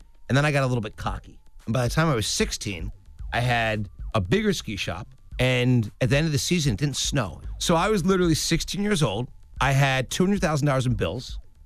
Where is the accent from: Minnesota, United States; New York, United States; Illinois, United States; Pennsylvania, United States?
Pennsylvania, United States; Philadelphia; Yeah, suburban Philadelphia.